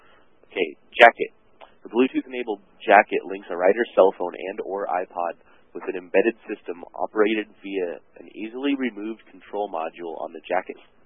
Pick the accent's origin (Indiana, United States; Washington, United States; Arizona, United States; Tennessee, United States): Washington, United States; I grew up in America watching Vancouver TV stations because it was the closest city. I lived in like an American suburb of a Canadian city.